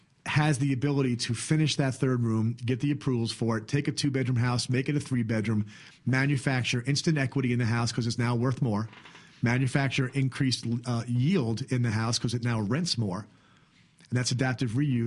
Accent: Tarrytown, New York, United States; moved away; Like we did a deal in Tarrytown, New York, also on the Hudson River. That's where I come from. I'm a Southerner now, but I haven't shaken the accent.

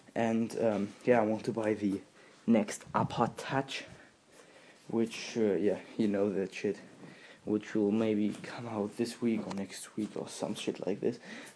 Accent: Germany; English is a second language; I'm the guy from Germany who mixed your song

